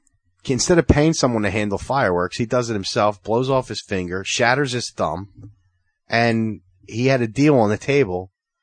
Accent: Philadelphia, Pennsylvania, United States; This one fucking idiot, this kid, it was my brother's age growing up in Philly.

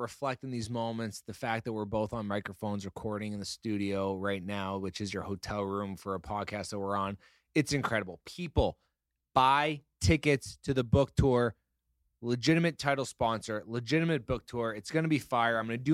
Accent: Canada; We're Canadian. We say it a little different.

